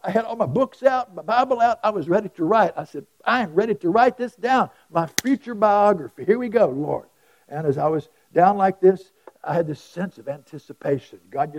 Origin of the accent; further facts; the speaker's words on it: North Carolina, United States; I was in Texas, and I'm from North Carolina.